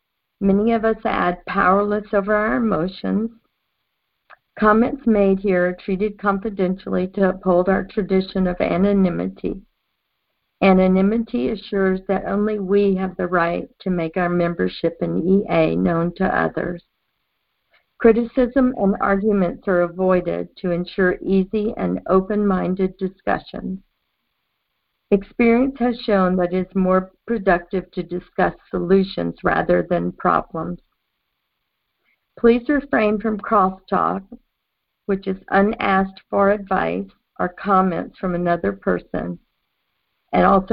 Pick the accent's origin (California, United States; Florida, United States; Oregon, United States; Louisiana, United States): Louisiana, United States; I'm originally from Louisiana.